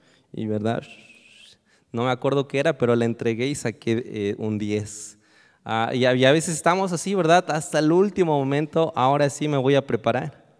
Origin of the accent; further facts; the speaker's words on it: Mexico; Así somos los mexicanos. Los mexicanos dejamos todo al último momento.